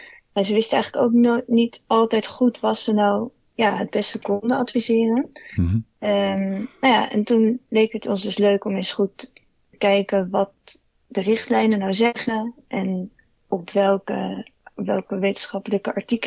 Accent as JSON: {"language": "Dutch", "town": "Rotterdam", "region": "South Holland", "country": "Netherlands", "tie": "born or raised there", "lives_now": "Amsterdam, Netherlands", "said": "ben 27 jaar. En ik woon nu sinds een jaar in Amsterdam. Mm-hmm. Ik kom oorspronkelijk uit Rotterdam. Daar ben ik geboren en getogen. En daar heb ik ook gestudeerd."}